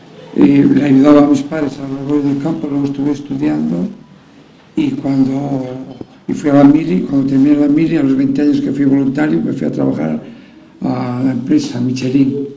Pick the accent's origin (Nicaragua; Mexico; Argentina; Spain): Spain; Santa Elena de Jamuz, Castile and León; Yo nací en un pueblo de Rizarreo que se llama Santa Elena de Jamuz.